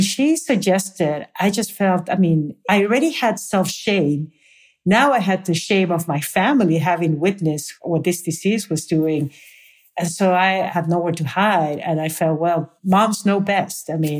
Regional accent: Peru; from Peru.

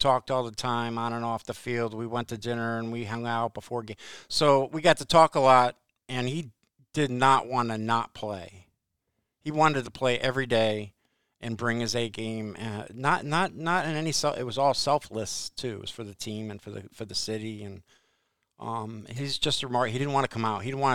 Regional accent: Watertown, Connecticut, United States; Yeah, I grew up in Watertown, Connecticut, at the Taft School. My dad was a teacher and three-sport coach at the prep school in the Taft School. I also went to Watertown High School, the public school, so both.

